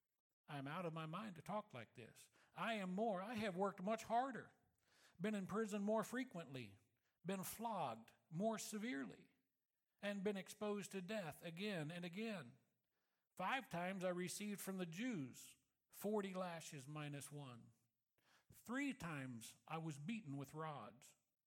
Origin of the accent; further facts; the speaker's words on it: Missouri, United States; This is like, now I grew up in Missouri.